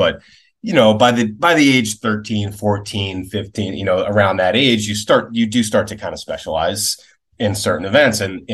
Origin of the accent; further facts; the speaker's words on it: Ithaca, New York, United States; I grew up in Ithaca, New York, which is a small town or city and at the south end of Cayuga Lake, which is one of the Finger Lakes in the central New York.